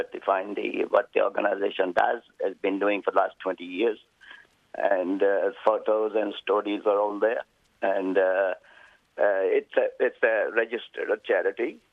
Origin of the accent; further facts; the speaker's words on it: Amroha, Uttar Pradesh, India; I come from Amroha, which is 120 kilometers from New Delhi.